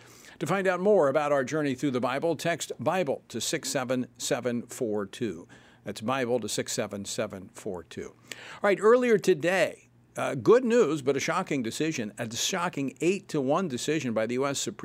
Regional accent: Oklahoma, United States; I grew up in Oklahoma, worked in the oil field in high school.

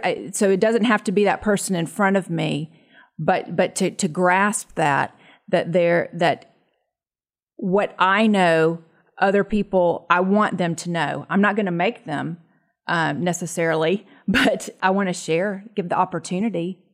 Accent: the South, United States; I was just as far away as they were, and I was brought up in the South.

